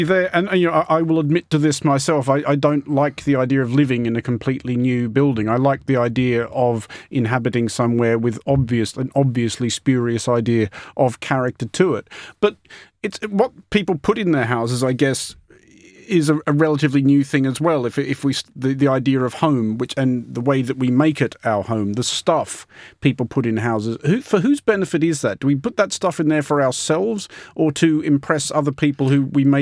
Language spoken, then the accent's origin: English; Australia; I mean, I grew up in Australia where you are much more inclined to know who your neighbours are